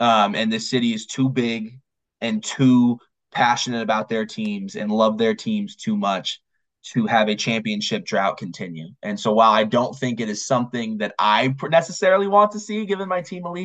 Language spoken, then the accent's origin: English; New York, United States; I grew up around New York. I've lived around New York. I only moved out west for like a little bit. So I've lived and then I moved back. So I've lived around New York for call it, I'm 21.